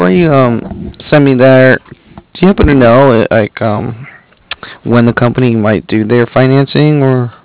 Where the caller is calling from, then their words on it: Cardiff, California, United States; I'm calling from Cardiff.